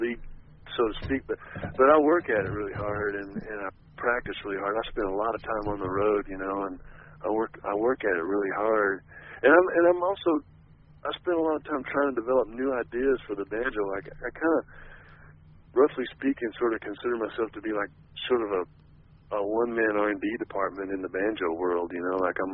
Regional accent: Texas, United States; and being from Texas, it's like everything is kind of you're once removed from a lot of that stuff, you know.

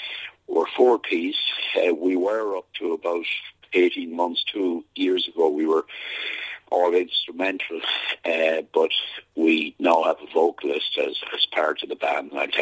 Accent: Athlone, Leinster, Ireland; now in County Clare, Ireland; I'm originally from the Irish Midlands. I was born in Athlone, but I've lived in County Clare for many, many years

